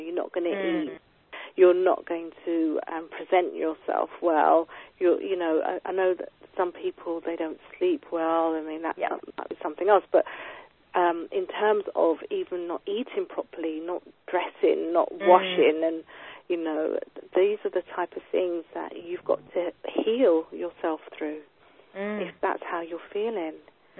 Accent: England, United Kingdom; being British or English, you know, it's a case of, oh, you stiff upper lip

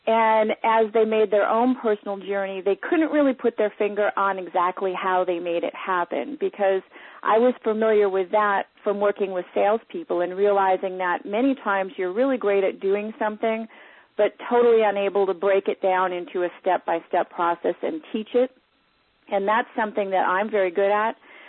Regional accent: Wisconsin, United States; And the town that I grew up in Wisconsin, going into real estate, there was not even a handful of women in that industry

